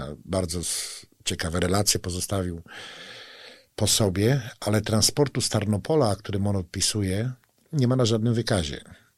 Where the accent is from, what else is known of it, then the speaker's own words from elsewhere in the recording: Włodawa, Lublin Voivodeship, Poland; Przyjechałem tutaj do was z Włodawy, niedaleko.